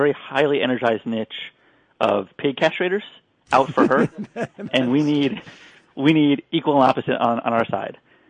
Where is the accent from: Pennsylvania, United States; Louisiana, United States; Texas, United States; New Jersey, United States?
New Jersey, United States; the first African-American woman to be elected in New Jersey, my home state.